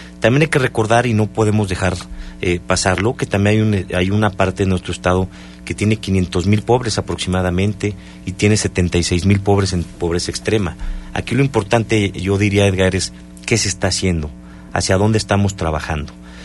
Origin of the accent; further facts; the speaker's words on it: Mexico; porque tú y yo somos mexicanos